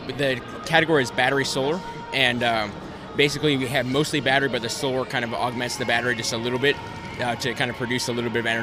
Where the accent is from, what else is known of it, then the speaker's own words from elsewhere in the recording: Houston, Texas, United States; from River Oaks